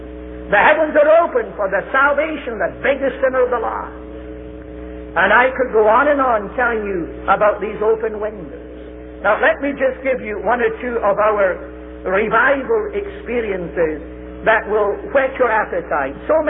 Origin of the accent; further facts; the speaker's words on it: Scotland, United Kingdom; I'm a Scotsman, brought up a Calvinist of the Calvinists.